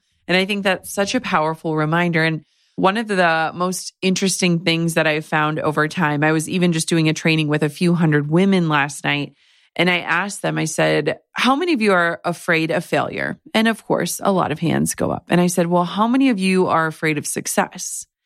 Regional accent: Midwest, United States; when I left corporate America as a Midwesterner and walking away from a salary and a 401k and all of that, like that is terrifying.

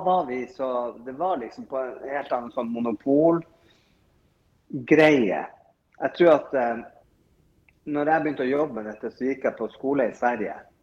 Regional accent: Northern Norway, Norway; Jeg er nordlending, jeg forstår det.

